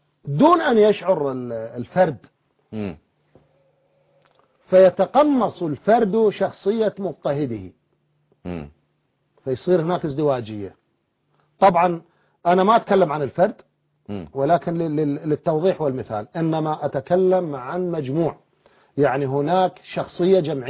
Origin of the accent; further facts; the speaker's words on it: Iraq; احنا مطلعنا من العراق ورحنا الى بعض البلدان